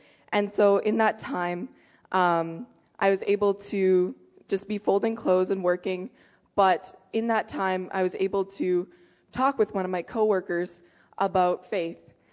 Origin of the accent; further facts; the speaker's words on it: Russia; my parents were missionaries, and that's why I grew up in Russia